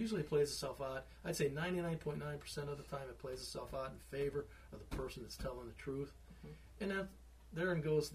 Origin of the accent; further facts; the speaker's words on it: Pittsburgh, Pennsylvania, United States; also born or lived in Prince William County; I grew up in Pittsburgh. It's changed up there in some respects.